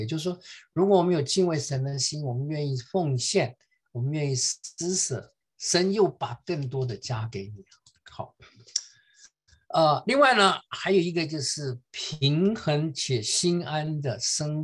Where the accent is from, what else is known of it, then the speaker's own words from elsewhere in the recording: China; 我们中国人都知道孟母三迁的故事哈。